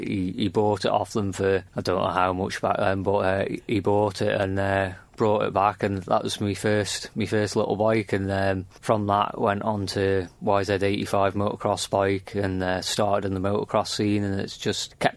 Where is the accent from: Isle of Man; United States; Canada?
Isle of Man; Jurby East; I'm from Jerby East and I'm competing in this year's Manx Grand Prix.